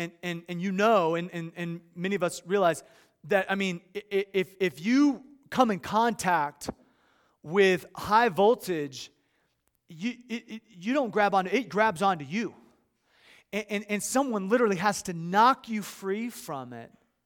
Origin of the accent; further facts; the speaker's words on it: Midwest, United States; I grew up in the Midwest near Chicago, and so we would go to Lake Michigan and Lake Erie